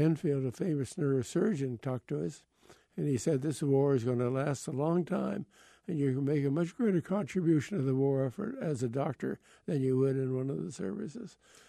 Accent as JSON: {"language": "English", "region": "Nova Scotia", "country": "Canada", "tie": "born or raised there", "said": "Well, I grew up in Nova Scotia, surrounded by the sea."}